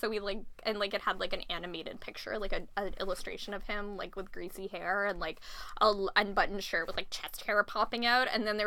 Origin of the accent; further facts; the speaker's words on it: Ontario, Canada; No, it was in Toronto, because I'm from Ontario.